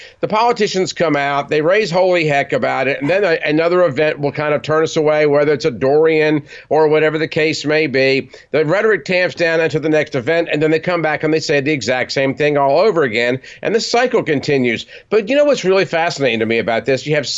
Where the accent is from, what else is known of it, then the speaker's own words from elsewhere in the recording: Baltimore, Maryland, United States; now in Birmingham, United States; places like Baltimore, my hometown, Atlanta, where two of my children were born. I live in Birmingham, Alabama.